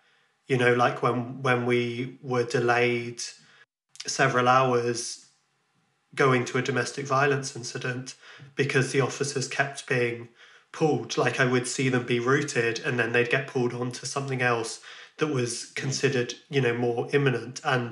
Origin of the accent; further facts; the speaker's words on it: Ireland; moved away; also born or lived in West Midlands, United Kingdom; as an Irish person that was living there, you know, I was proud to be part of that diversity.